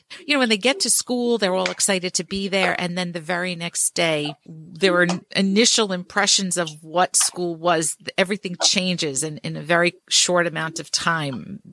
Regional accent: New York City, New York, United States; I grew up in Borough Park on 41st Street between 14th and 15th Avenue. It was a total melting pot.

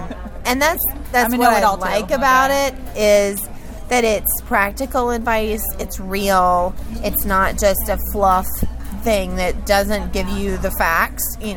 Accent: Lexington, United States; I grew up in Lexington, so I'm very familiar with the area. Born and raised there, been there all my life.

